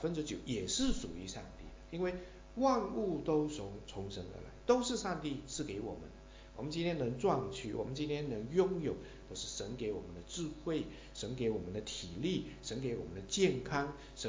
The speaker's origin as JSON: {"language": "Chinese", "region": "East Malaysia", "country": "Malaysia", "tie": "born or raised there", "said": "我爸爸在马来西亚出生，我在马来西亚出生，所以我是第三代 移民之后的第三代。"}